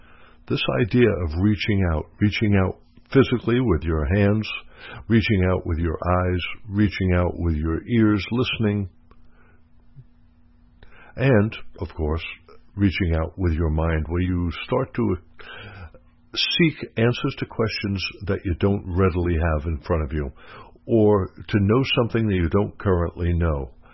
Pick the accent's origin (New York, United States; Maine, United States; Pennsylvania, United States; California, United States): New York, United States; Long Island; moved away as an adult; now in Florida, United States; I live in Florida and I've lived multiple places. I'm originally from Long Island, been in the military, so I've lived in multiple states for multiple times.